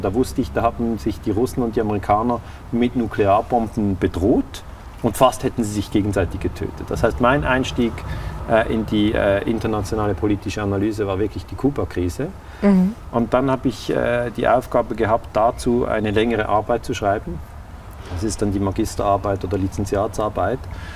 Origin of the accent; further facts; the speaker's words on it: Lugano, Ticino, Switzerland; born there; now in Basel, Switzerland; Ich bin ja in der Schweiz. Ich bin in Lugano geboren, das ist die italienische Schweiz. Also ich kann Italienisch. Ich wohne in Basel, ich kann Deutsch natürlich und ich kann Französisch, habe ich in der Schule gelernt.